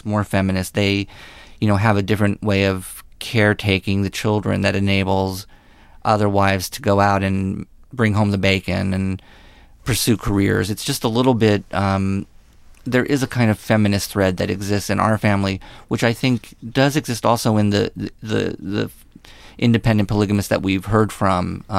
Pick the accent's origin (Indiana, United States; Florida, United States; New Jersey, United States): New Jersey, United States; also born or lived in New York; You know, whereas I'm from New Jersey, New York, and there's a lot of that kind of relationship talk and, you know, therapeutic talk.